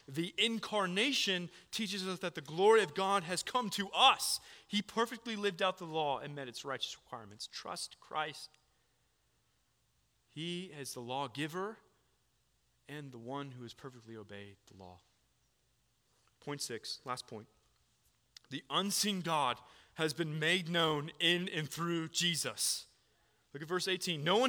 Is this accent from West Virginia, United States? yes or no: no; Florida, United States; Growing up in Florida, the beach was an enduring summer pastime. We would go each and every summer.